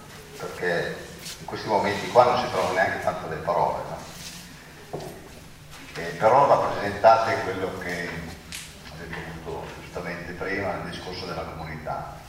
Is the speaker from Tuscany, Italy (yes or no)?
no; Bari, Apulia, Italy; quindi in particolare io vengo da Bari, sempre più emigrati